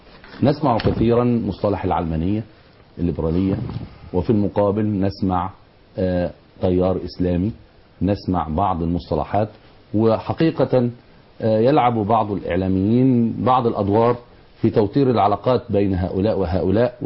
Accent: Egypt; وأن يحفظ بلادنا مصر من كل سوء،

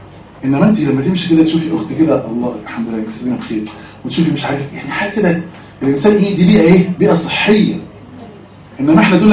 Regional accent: Egypt; احنا عندنا في مصر

